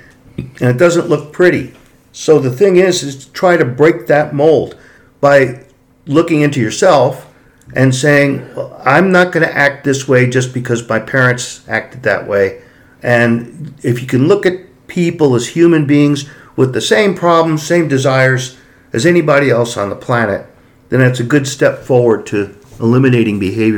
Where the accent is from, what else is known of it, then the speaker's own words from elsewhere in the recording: Brooklyn, New York, United States; I grew up in my childhood, I grew up in Brooklyn in New York, and I grew up in three different neighborhoods that were like three different planets.